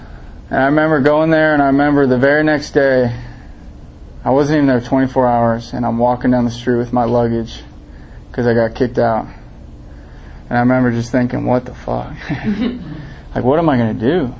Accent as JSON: {"language": "English", "town": "Denver", "region": "Colorado", "country": "United States", "said": "Oh, I'm the guy from Denver"}